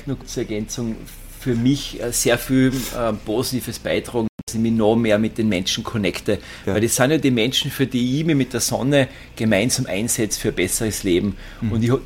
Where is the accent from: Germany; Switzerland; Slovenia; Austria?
Austria; das, was bei uns in Österreich ja genauso die Wünsche sind für die nächste Generation.